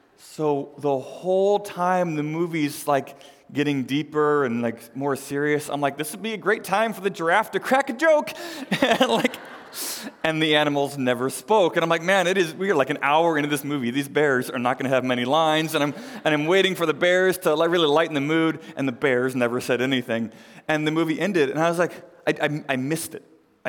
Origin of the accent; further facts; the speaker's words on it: St. Louis, Missouri, United States; moved away; I grew up in St. Louis. I lived there for a while. I'm a Cardinals fan. We don't care as much about football there, but we like our baseball.